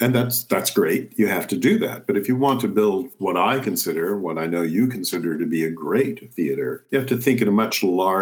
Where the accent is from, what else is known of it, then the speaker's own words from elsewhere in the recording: Compton, California, United States; Yes, right. Yeah, I grew up in Southeast LA, Compton, which, you know, was not the Compton of … It was a nice lower middle class community